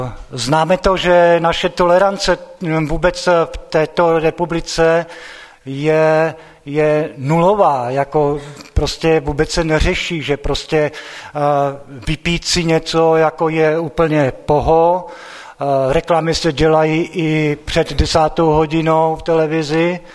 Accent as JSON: {"language": "Czech", "town": "Třinec", "region": "Moravian-Silesian Region", "country": "Czechia", "tie": "born or raised there", "moved": "as an adult", "lives_now": "Slovakia", "said": "a jsem rodákem z Třince. I když Třinec jsem opustil v podstatě po maturitě a od té doby jsem žil a pracoval na Slovensku."}